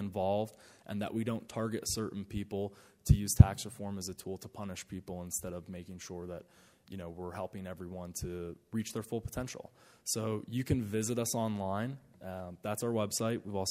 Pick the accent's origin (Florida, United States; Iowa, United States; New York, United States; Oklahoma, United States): Florida, United States; He has already introduced with Senator Marco Rubio from my home state of Florida a tax plan that is pro-growth